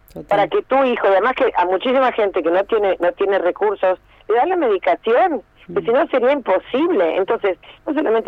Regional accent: Argentina; Soy una actriz popular y me considero que formo parte del pueblo argentino.

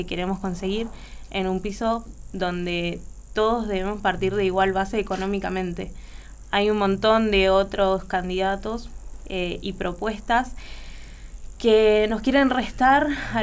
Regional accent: Argentina; los fondos que tenemos como Argentina se deben concentrar sobre todo en la educación

